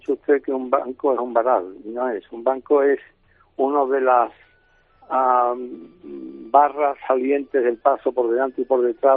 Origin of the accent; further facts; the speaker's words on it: Seville, Andalusia, Spain; yo como soy de Sevilla